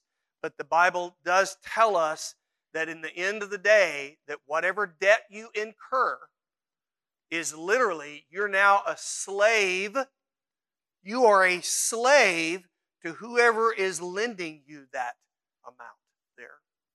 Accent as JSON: {"language": "English", "country": "United States", "said": "I'm an American too."}